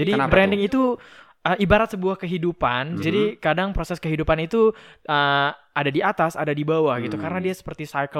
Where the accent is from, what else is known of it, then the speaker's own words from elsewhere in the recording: Sumatra, Indonesia; Jauh sih karena saya dari Sumatera.